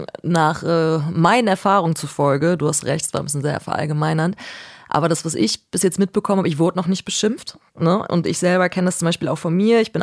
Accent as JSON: {"language": "German", "town": "Cologne", "region": "North Rhine-Westphalia", "country": "Germany", "said": "ich komme aus Köln"}